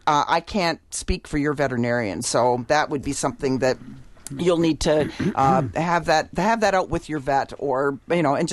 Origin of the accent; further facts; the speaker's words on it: Canada; I'm from Canada.